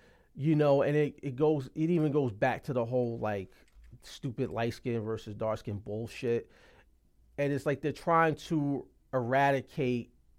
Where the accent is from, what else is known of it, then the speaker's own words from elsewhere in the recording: New Jersey, United States; I'm from Jersey.